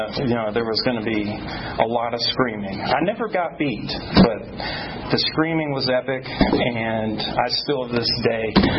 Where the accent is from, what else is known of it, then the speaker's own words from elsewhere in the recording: Tampa, Florida, United States; where I grew up in Tampa.